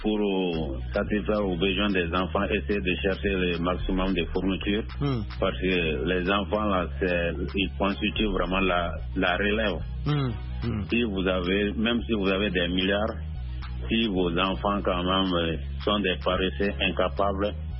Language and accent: French; Loulouni, Sikasso, Mali; now in Bamako, Mali; je suis venu dans mon village natal pour un mariage, quoi.